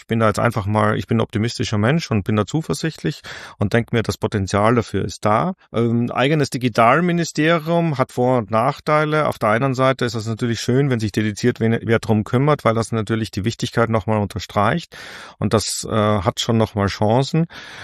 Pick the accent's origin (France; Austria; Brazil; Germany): Austria; ich komme ja aus Österreich, ich bin österreichischer Staatsbürger